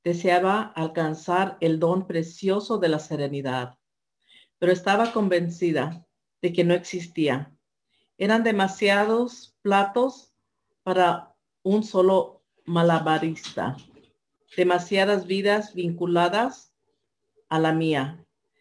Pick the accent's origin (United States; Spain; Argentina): United States; Oakland, California; soy del área de la Bahía de Oakland.